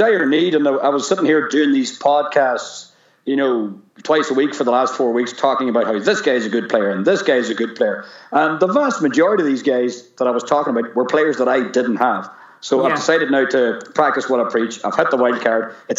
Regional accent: Ulster, Ireland; We're from Donegal, Paddy. How do we ever hear a name like that?

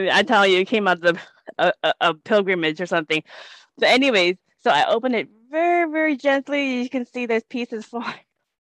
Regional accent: United States; I'm familiar with many of the popular scriptures in Bible because I grew up in the United States

